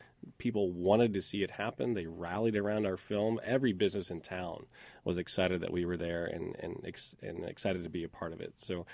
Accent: Indiana, United States; We went out to the world, but we're from Indiana. I went to Brownsburg High School, and he went to Greencastle High School.

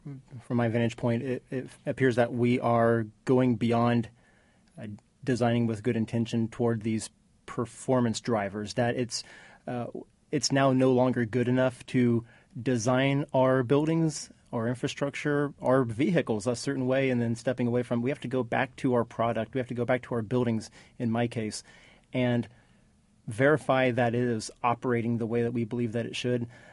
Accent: Indiana, United States; And I think living in Indiana most of my life and being born and raised in West Central Indiana, being in the urban, being in the rural

